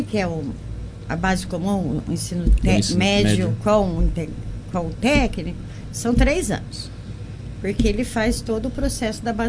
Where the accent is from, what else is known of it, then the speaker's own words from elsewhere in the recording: Taquaritinga, São Paulo, Brazil; Eu sou de Taquaritinga, eu venho todos os dias.